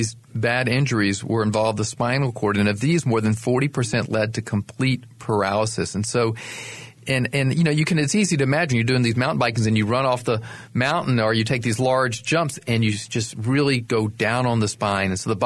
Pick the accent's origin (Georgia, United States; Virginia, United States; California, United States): Georgia, United States; Atlanta; now in North Carolina, United States; Yeah, you know, I grew up in Atlanta, and you wouldn't think Atlanta would be a mecca, but I went to all these ice hockey games growing up.